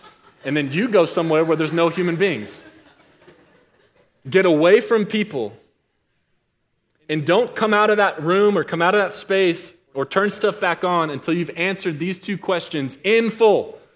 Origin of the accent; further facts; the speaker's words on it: Dallas, Texas, United States; I grew up in Dallas.